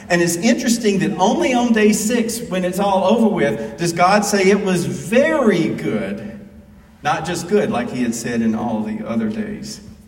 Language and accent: English; Alabama, United States; So, when I grew up in Alabama, I remember hearing megaphone preachers.